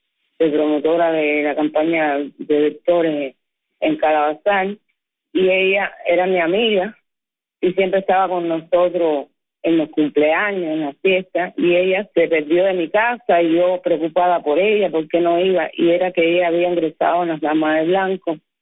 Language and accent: Spanish; Cuba; tratando de sobrevivir a todo como cubana, trabajando por aquí, por allá